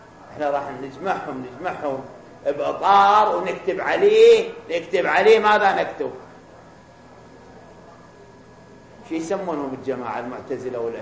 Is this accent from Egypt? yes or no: no; Iraq; أو شوف السياسة شلون تتدخل عندنا بالعراق